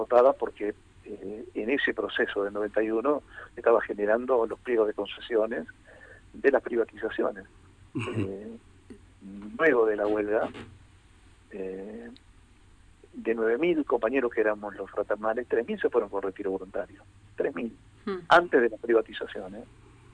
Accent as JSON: {"language": "Spanish", "country": "Argentina", "said": "somos los argentinos"}